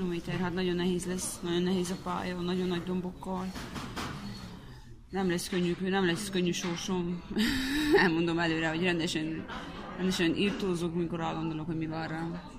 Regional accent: Harghita, Romania; És még csíkiek is vagyunk.

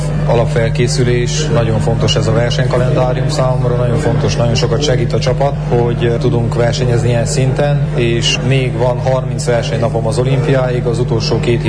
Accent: Romania; nem érzik azt a különbséget, hogy most mi Romániából vagyunk, esetleg nyugat-európai versenyzőkkel kell versenyezünk

